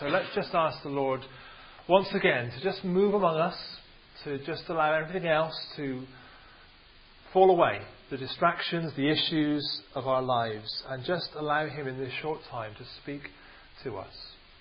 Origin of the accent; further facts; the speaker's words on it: Bristol, South West England, United Kingdom; accent: Bristol; if you want to download off the website and hear my Bristol accent, then you can.